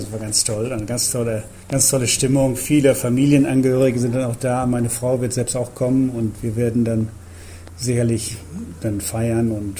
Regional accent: North Rhine-Westphalia, Germany; Ich komme aus dem Münsterland

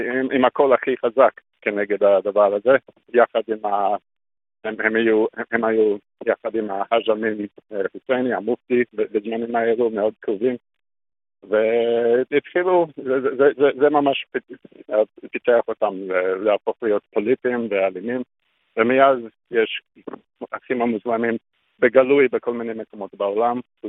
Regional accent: Australia; Hebrew is a second language; now in Israel; נולדתי באוסטרליה, במשפחה יוונית

